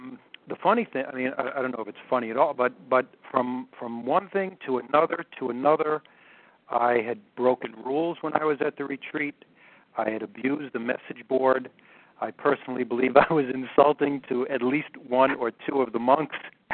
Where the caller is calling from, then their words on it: Clarks Summit, Pennsylvania, United States; I'm calling from Clark Summit, Pennsylvania.